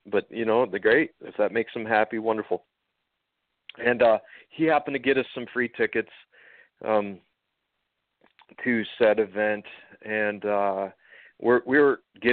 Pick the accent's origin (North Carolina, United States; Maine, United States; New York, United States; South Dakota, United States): South Dakota, United States; I'm from South Dakota.